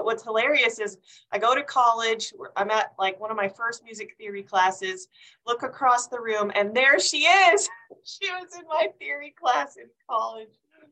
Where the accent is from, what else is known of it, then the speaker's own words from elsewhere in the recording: Midland, Michigan, United States; I grew up mostly in Midland, Michigan, and I joined orchestra after I saw a recruiting show when I was in fourth grade.